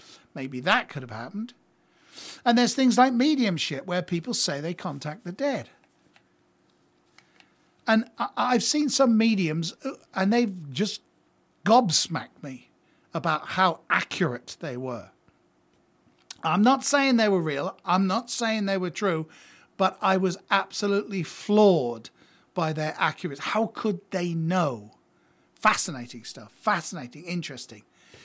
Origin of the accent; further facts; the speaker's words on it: United Kingdom; it affects all of us Brits, and I'm a Brit.